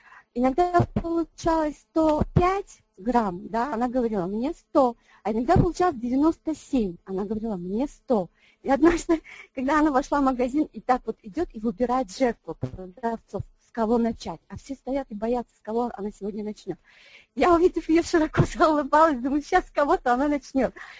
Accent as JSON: {"language": "Russian", "country": "Tajikistan", "tie": "born or raised there", "second_language": "Russian", "said": "Вот я росла в Таджикистане, и я 7-й ребенок"}